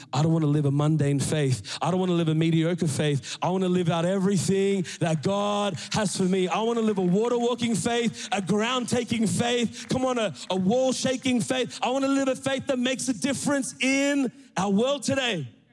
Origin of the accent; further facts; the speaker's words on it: Sri Lanka; I grew up as a Sri Lankan. For those of you who don't know, I'm from Sri Lanka. That's my culture, that's my people.